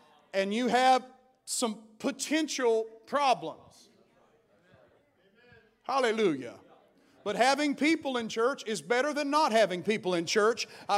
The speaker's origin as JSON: {"language": "English", "region": "Appalachia", "country": "United States", "said": "I'm from the Appalachian Mountains, so you can run, dance, and shout and do whatever you want to do."}